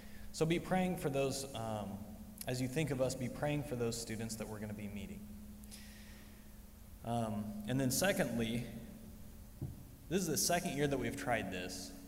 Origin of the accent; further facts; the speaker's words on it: Wichita, Kansas, United States; now in Rose Hill, United States; So just quickly, I grew up in Wichita, and now my Kansas home is out in Rose Hill. So that's where we're from.